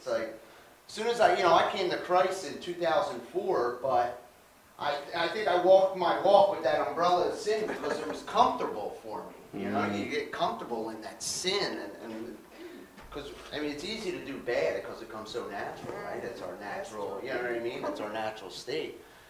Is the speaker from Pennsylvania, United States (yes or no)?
yes; Philadelphia, Pennsylvania, United States; I'm from Philadelphia, so it's a little different than Connecticut too.